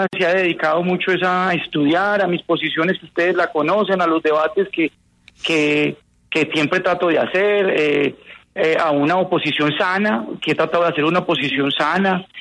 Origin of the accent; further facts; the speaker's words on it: Colombia; yo los vine a ver por televisión, como cualquier colombiano que los ve ahorita